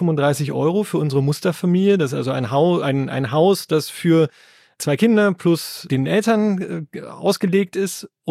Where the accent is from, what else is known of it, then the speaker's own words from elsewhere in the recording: Cologne, North Rhine-Westphalia, Germany; Aus Köln.